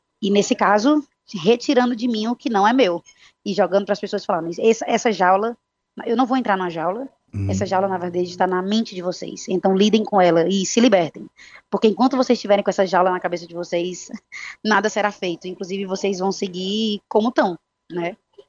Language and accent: Portuguese; Ceará, Brazil; Sou cearense.